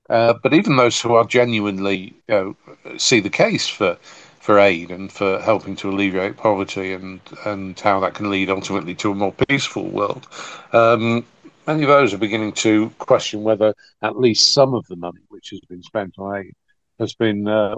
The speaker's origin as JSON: {"language": "English", "country": "United Kingdom", "said": "the money which we have paid for as British taxpayers in aid to that region"}